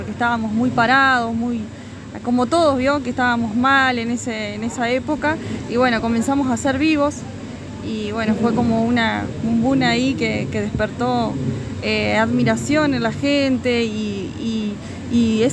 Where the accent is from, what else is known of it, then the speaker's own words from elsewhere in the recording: Colonia Los Ceibos, Entre Ríos, Argentina; Yo nací cerca de Concepción, soy de Colonia Los Ceibos, que está cerquita de Concepción del Uruguay, Entre Ríos, a 25 kilómetros, vivo en el campo. Me crié ahí